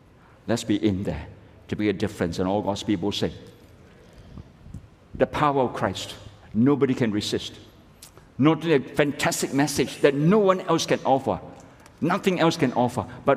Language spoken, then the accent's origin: English; Malaysia; I'm a pastor from Malaysia.